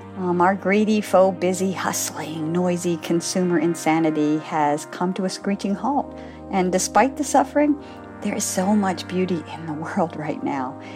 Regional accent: Philadelphia, Pennsylvania, United States; now in Seattle, United States; I'm from Philly, now living in Seattle.

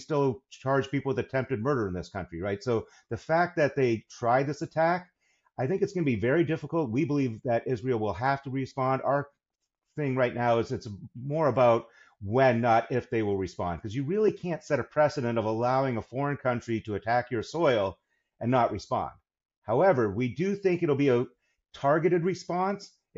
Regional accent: Canada; In fact, the running joke is I'm the token pacifist being Canadian

